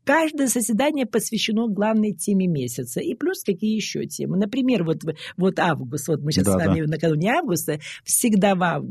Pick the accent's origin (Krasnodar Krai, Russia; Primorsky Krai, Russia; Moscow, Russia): Primorsky Krai, Russia; born there; Я русская, родилась в Приморском крае, в русской, в семье русских